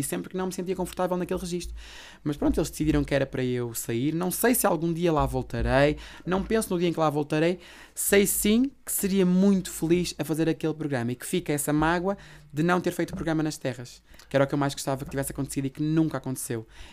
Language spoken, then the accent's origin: Portuguese; Norte, Portugal; porque sou do Norte e para mim um palavrão é uma vírgula